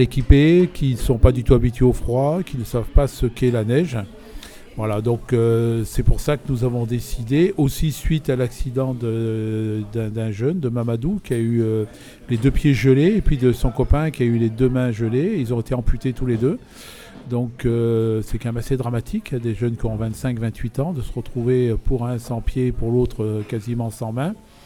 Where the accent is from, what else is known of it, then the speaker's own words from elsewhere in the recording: Provence-Alpes-Côte d'Azur, France; accompagnateur en montagne retraité. Et effectivement, je viens du Briançonnais, d'un petit village qui s'appelle Lévigneaux.